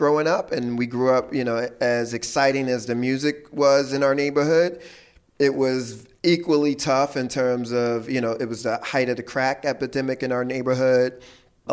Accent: Philadelphia, Pennsylvania, United States; I grew up in Philly, just a lover of hip hop music.

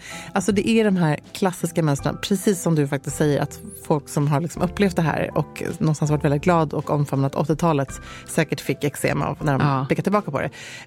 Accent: Luleå, Norrbotten County, Sweden; born there; Men jag föddes ju 1976 i Luleå.

